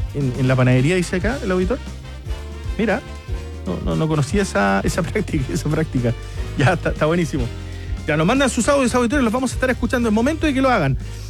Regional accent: Villa Alegre, Maule, Chile; Hola, desde el Golfo de Corcovado navegando. Un saludo a mi pueblo querido, Villa Alegre, séptima región.

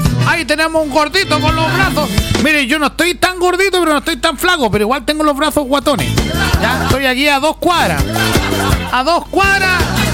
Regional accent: Chile; Yo sé que todos somos chilenos y que todos nos gusta el como se dice en buen chileno, el chucheteo

